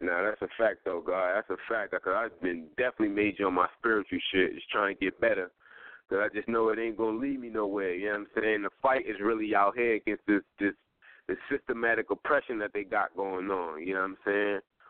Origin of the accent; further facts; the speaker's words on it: Queens, New York, United States; Yeah, I'm straight from Queens, for real. You know what I mean?